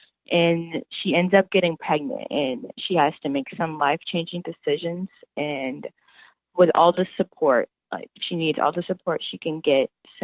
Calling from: Alabama, United States

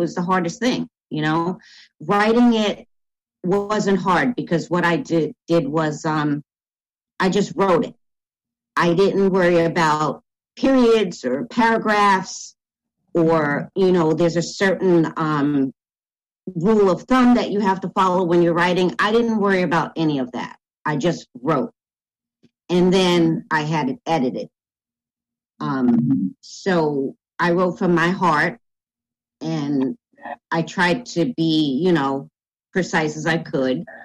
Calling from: Allentown, Pennsylvania, United States; I am zooming in from Allentown, Pennsylvania.

